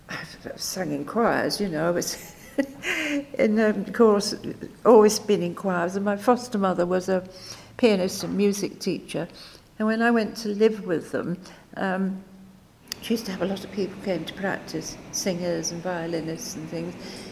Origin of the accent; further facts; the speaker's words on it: North West England, United Kingdom; I grew up near Manchester, so it was absolutely in our veins when we were at school there.